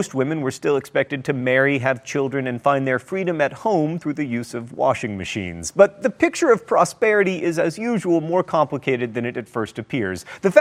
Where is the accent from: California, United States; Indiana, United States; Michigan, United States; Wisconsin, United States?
Indiana, United States; it was the largest private organization right here in my home state of Indiana.